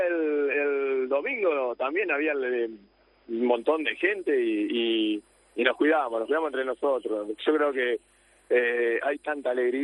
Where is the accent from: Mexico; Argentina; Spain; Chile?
Argentina; es muy difícil, si no sos argentino, si no vivís acá, tratar de comprender lo que es, que es una locura linda, ¿entendés?